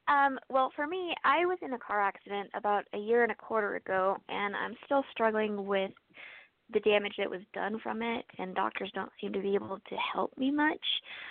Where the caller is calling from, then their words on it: Idaho, United States; In Idaho.